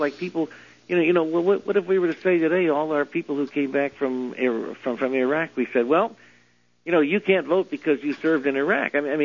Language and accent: English; New England, United States; also born or lived in Texas; I was born in Texas, and I live in Texas, but mm-hmm. I was raised in New England. And I was in a conservative town